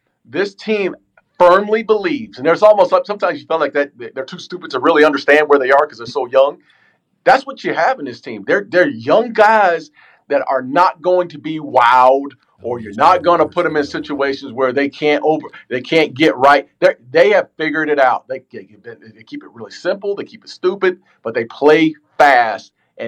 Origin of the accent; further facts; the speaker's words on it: Texas, United States; I grew up in Texas. I live in Texas. I remember him in high school.